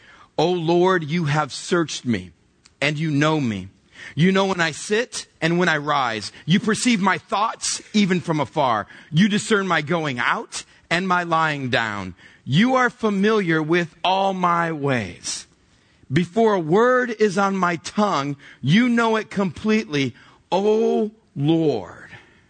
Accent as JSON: {"language": "English", "region": "Texas", "country": "United States", "tie": "born or raised there", "said": "the very cultic Christian churches I grew up in South Texas."}